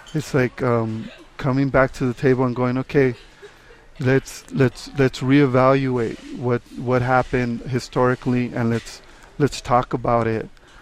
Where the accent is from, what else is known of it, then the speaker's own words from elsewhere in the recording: Los Angeles, California, United States; now in Santa Fe, United States; No, I grew up in East Los Angeles.